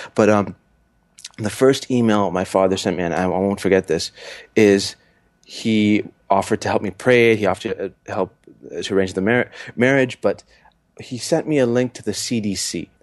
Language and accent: English; Canada; My dad fled, and I was born and raised in Canada.